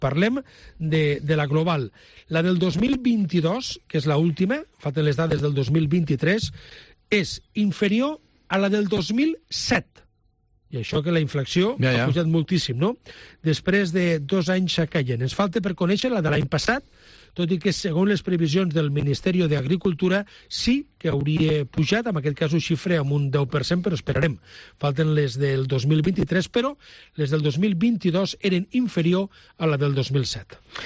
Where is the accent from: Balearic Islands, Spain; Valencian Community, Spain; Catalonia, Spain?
Catalonia, Spain; Lleida; No, bon migdia, i això que sóc de Lleida, no?